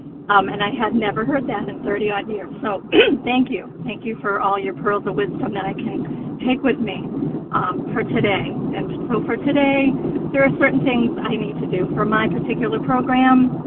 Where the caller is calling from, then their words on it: Massachusetts, United States; And I'm calling from Western Mass in the Berkshires.